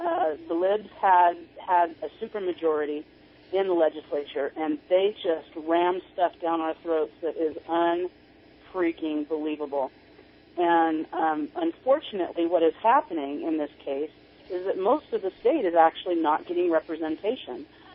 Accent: Sacramento, California, United States; I'm actually from, I grew up in the Sacramento area.

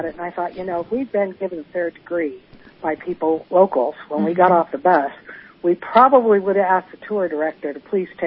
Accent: California, United States; Well, having been born and bred in Shasta County, I feel it's very close to my heart.

